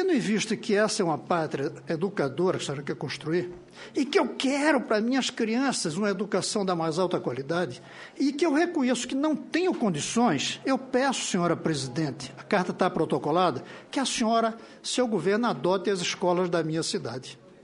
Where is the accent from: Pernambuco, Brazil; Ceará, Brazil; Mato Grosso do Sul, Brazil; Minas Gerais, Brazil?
Pernambuco, Brazil; Não sou tão modesto assim, como pernambucano.